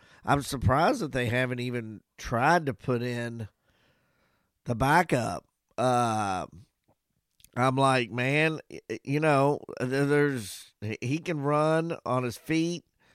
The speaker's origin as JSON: {"language": "English", "town": "Louisville", "region": "Kentucky", "country": "United States", "said": "And I'm obviously from Louisville pulling for him."}